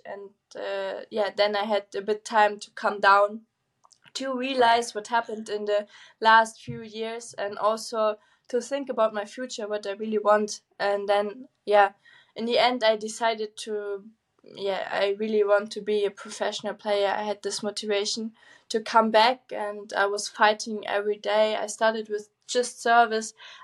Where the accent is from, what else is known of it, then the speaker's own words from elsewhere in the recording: Kassel, Hesse, Germany; English is a second language; I did my final exams in 2021, and I did it in my hometown in Kassel.